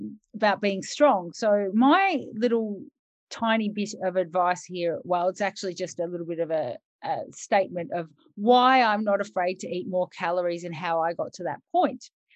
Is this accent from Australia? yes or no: yes; Melbourne, Victoria, Australia; So I am 42 years old. I come from Melbourne.